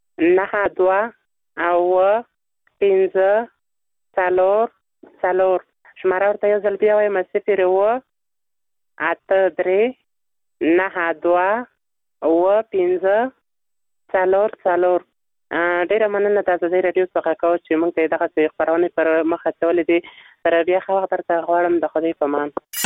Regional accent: Nangarhar, Afghanistan; د ننګرهار ولایت څخه

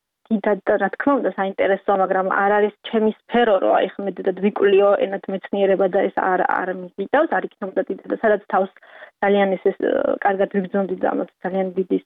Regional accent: Khoni, Imereti, Georgia; also born or lived in Tbilisi; მე უკვე სკოლა დავამთავრე, ხონის რაიონში დავამთავრე სკოლა, შემდეგ წავედი თბილისში სასწავლებლად გერმანისტიკაზე.

